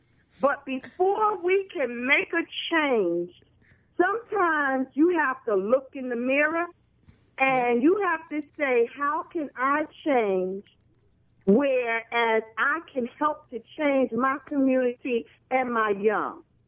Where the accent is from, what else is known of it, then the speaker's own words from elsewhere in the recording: Germantown, Pennsylvania, United States; I'm from Germantown, and I am not your first caller.